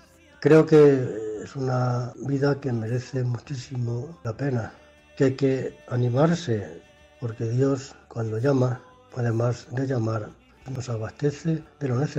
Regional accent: Herencia, Castilla-La Mancha, Spain; born there; Nací en Herencia y fui ordenado en Demiel el 16 de julio de 1988.

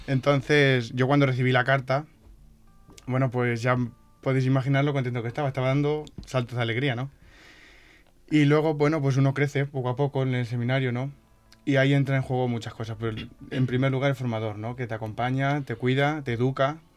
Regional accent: El Torno, Castilla-La Mancha, Spain; Vengo de un pueblo que se llama El Torno, cerca del Parque Nacional de Cabañeros.

